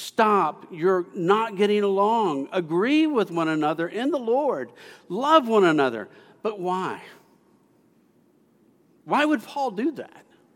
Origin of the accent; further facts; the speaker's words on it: the South, United States; Southerners, I'm a Southerner, I can say this.